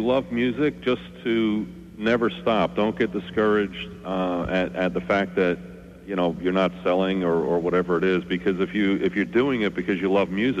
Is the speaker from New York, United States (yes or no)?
yes; Long Island, New York, United States; moved away as an adult; now in New Jersey, United States; I grew up on Long Island, moved to New Jersey, I guess, about 25 years ago.